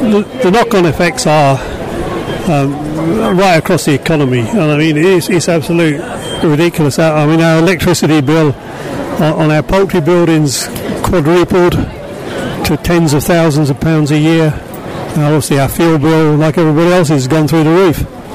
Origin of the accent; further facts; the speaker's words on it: East of England, United Kingdom; I'm a farmer from West Suffolk, and I'm the third generation.